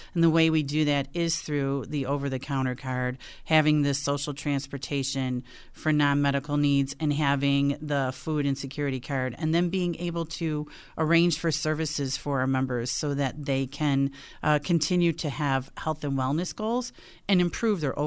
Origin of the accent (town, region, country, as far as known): Buffalo, New York, United States; born or raised there